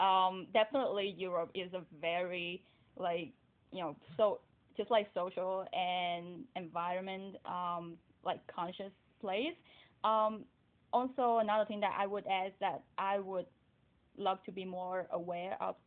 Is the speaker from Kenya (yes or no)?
no; Vietnam; you know, we're from Vietnam, we're from such a small country.